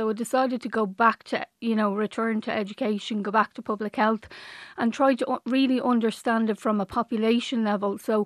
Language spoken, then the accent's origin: English; Dublin, Leinster, Ireland; I grew up in Dublin's North Inner City